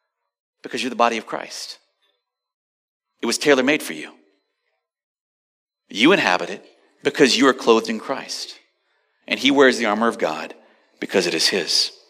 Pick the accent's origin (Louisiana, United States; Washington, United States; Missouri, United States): Louisiana, United States; I remember I was a boy growing up in South Louisiana, and one day my dad took me out to the shed. I grew up on a farm